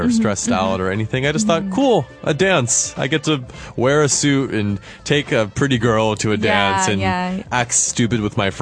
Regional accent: United States; Of course, we both went to prom when we were in high school. We're both from the United States.

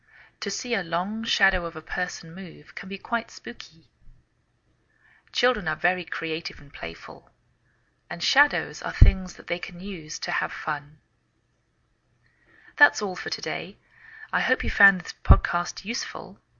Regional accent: England, United Kingdom; now in United States

